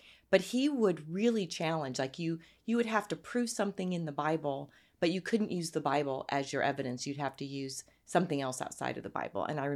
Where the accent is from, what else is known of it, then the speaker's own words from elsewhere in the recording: Fort Wayne, Indiana, United States; So I am from Indiana. I was born in Fort Wayne, which is northeast town.